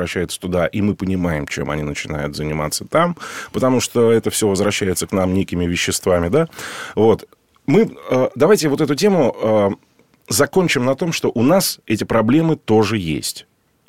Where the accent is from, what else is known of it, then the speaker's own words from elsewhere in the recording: Moscow, Russia; Ну, я москвич, поэтому я могу так вот с уверенностью говорить только про свой город.